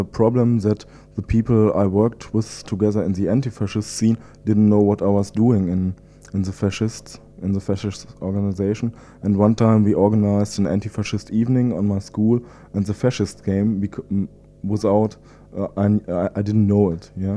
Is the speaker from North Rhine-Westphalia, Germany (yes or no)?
yes; Gütersloh, North Rhine-Westphalia, Germany; English is a second language; And I come from Gütersloh, which is in the near of Bielefeld in North Rhine-Westphalia.